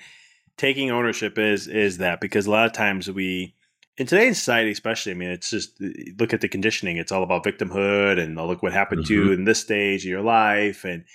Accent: Chicago, Illinois, United States; I'm from Chicago originally. So I'm like, why did I end up in the suburbs of Chicago in a small Italian community, being Italian, being male, having these parents, having these grandparents, great-grandparents, the whole system.

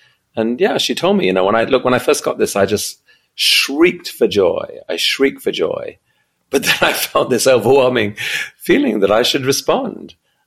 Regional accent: Afghanistan; I grew up in Afghanistan before it all went wrong.

